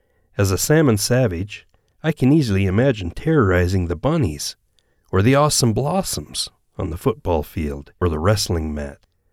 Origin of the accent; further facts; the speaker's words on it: Idaho, United States; Right now, in my hometown up in Idaho, there are a few folks trying to get that school mascot changed.